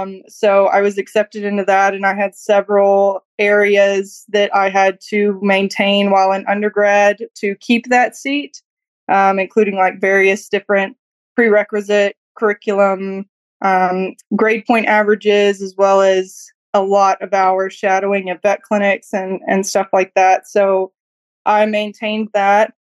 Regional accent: Mississippi, United States; I'm originally from Mississippi, North Mississippi. I do not have the accent that most people would expect with a Mississippian. I try very hard not to. But I grew up in Mississippi.

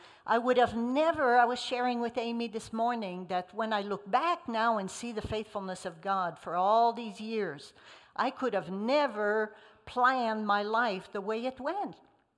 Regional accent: Quebec, Canada; first language French; English is a second language; I didn't even know who Cookie Monster was, because I was raised in Quebec in French with Bobineau and Bobinette.

